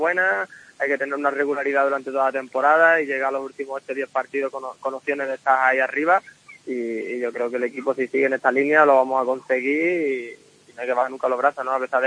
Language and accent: Spanish; La Palma del Condado, Andalusia, Spain; now in Valladolid, Spain; Sí, en mi pueblo, La Palma del Condado, con la familia, con los amigos, todo el mundo allí junto